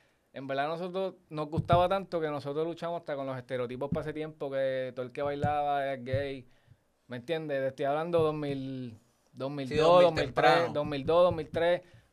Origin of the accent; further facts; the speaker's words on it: Corozal, Puerto Rico; nosotros somos de Corozal. El campo.